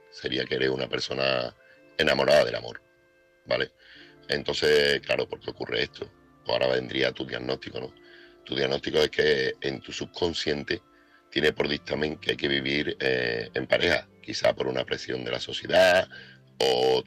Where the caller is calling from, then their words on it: Seville, Andalusia, Spain; corresponsal de Sevilla.